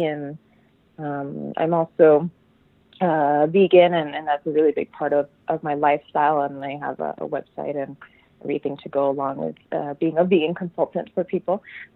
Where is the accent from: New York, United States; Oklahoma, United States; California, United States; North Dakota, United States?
California, United States; Los Angeles; born there; And I basically grew up here. I was born in Los Angeles, but I moved here when I was four.